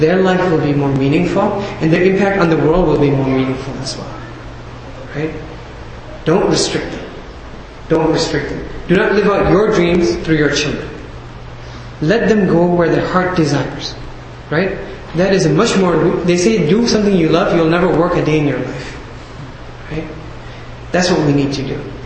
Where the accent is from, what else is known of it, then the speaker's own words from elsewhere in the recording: Chicago, Illinois, United States; I mean, I'm from Chicago, right?